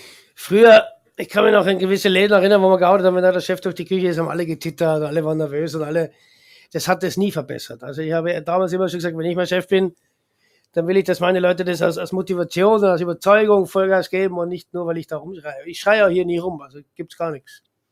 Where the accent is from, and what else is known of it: Austria